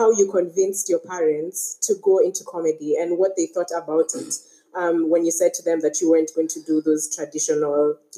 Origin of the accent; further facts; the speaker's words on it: Nairobi, Kenya; Oh, I'm from Nairobi, Kenya.